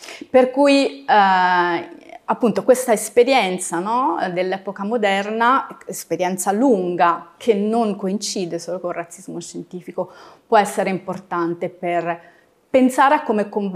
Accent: Turin, Piedmont, Italy; Io vengo da Torino, ma perché ho scelto Trento?

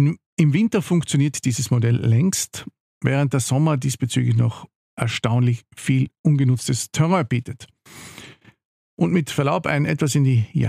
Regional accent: Carinthia, Austria; born there; Ja, und dann wäre da noch Kärnten, mein Geburtsland.

